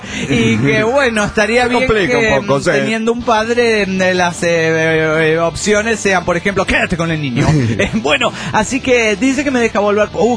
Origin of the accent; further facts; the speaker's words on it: Mexico City, Mexico; del DF mexicano.